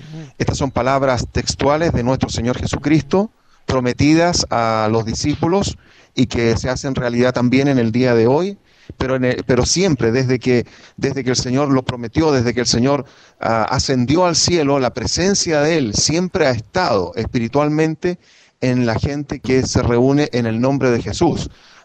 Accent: Chile; Soy de Chile también, junto a mi familia, aunque no estoy viviendo en Chile en este momento

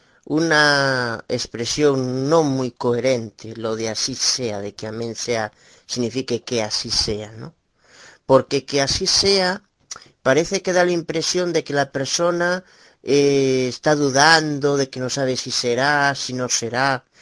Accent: Galicia, Spain; de Galicia, España.

